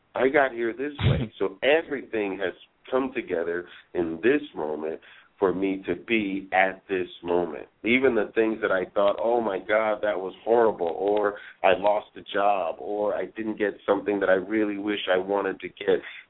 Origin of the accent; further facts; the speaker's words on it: Compton, California, United States; which at that time, growing up in Compton, it was money, it was property, it was, you know, opportunity.